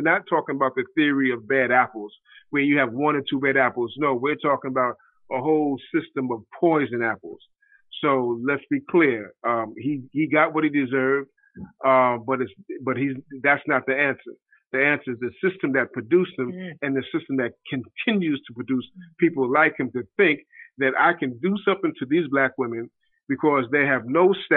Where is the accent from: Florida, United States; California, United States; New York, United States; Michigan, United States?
New York, United States; New York City; And I grew up in Harlem, so of course that's also a front to me as well.